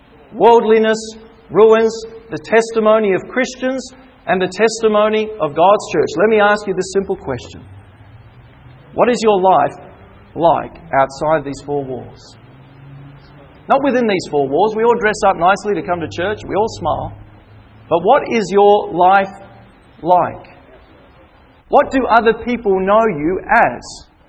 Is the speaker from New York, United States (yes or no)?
no; Hollywood, California, United States; I grew up in Hollywood, as many of you did.